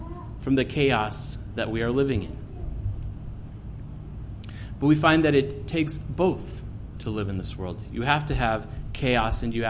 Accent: United States; Growing up in the United States, it's hard to see the country destroying itself as it is.

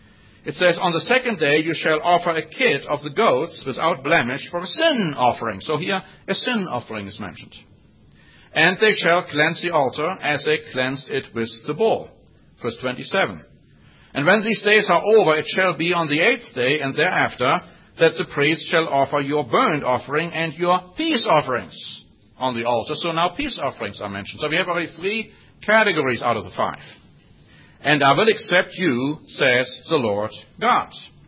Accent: Germany; English is a second language; growing up in Germany, I ate blood sausage. It's a delicacy in Germany, still until this day.

